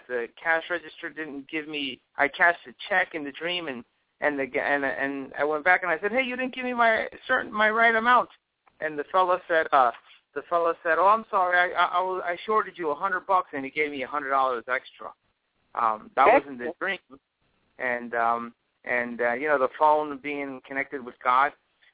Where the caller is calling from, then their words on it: New York, United States; I'm calling you from the East Coast, from New York.